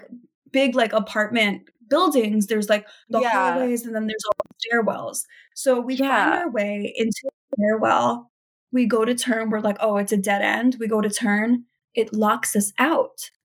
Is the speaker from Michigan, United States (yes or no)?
no; New York City, New York, United States; I'm not from LA. I'm from New York City